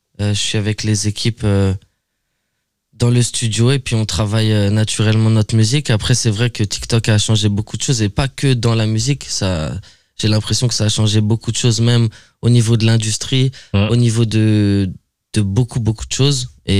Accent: Fontainebleau, Île-de-France, France; born there; Je suis né à Fontainebleau, c'est tout ce que j'ai à dire.

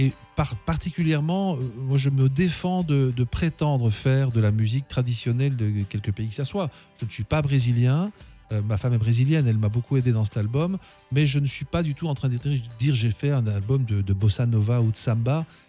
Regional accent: Belgium; voilà, moi je suis belge.

